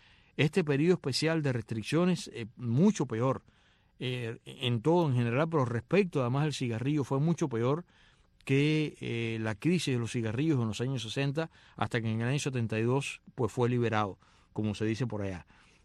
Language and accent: Spanish; Cuba; now in Spain; Yo me fui de Cuba bajo racionamiento